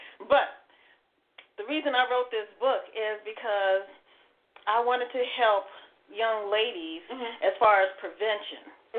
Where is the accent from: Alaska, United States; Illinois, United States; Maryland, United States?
Illinois, United States; Chicago; growing up in Chicago, being raised by a single father and my brother, and going to private school